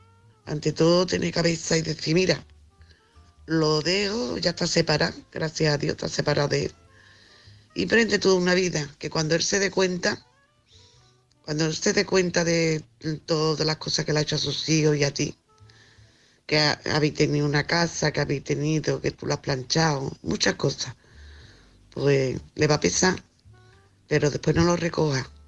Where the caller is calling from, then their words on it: Andalusia, Spain; soy de Sevilla, un pueblo.